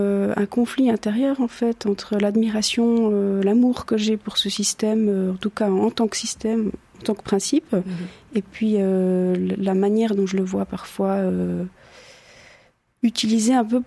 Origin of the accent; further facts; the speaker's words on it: Switzerland; Je suis suisse, j'ai envie de parler de notre système politique, de notre démocratie directe